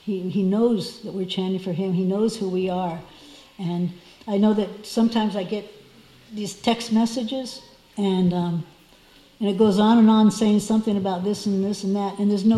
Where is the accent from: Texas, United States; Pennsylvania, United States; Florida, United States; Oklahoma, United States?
Florida, United States; Miami; I used to live in Miami, I was raised in Miami. And I hadn't been back there for years.